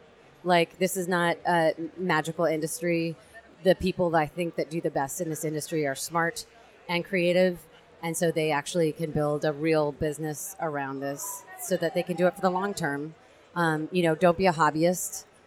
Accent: San Francisco, California, United States; she's from Idaho, I'm from San Francisco.

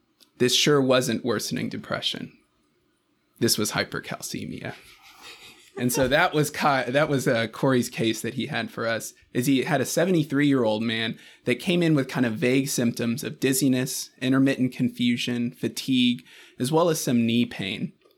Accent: Nicholasville, Kentucky, United States; So I'm originally from Nicholasville, Kentucky. So it's a small town in central Kentucky. Grew up there. I've got two younger brothers.

